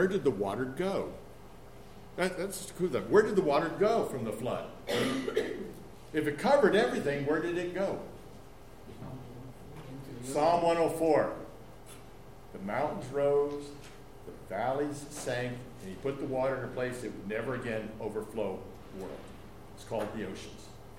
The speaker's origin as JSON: {"language": "English", "region": "California", "country": "United States", "tie": "born or raised there", "said": "Because this is not California. I grew up in California. I understand those things."}